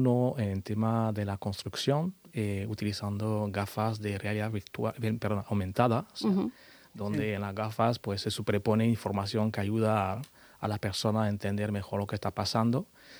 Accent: Havana, Cuba; now in Murcia, Spain; Bueno, vivo en Murcia, pero soy habanero.

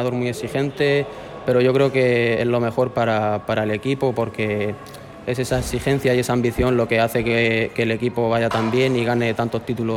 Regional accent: Santomera, Region of Murcia, Spain; me quedé un año más en el equipo de mi pueblo, en Santomera.

